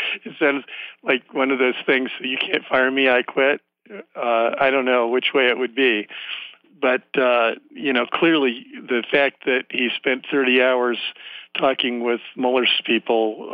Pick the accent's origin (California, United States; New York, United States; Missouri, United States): New York, United States; So just speaking as a New Yorker who covered Trump, you know, as a municipal reporter years and years ago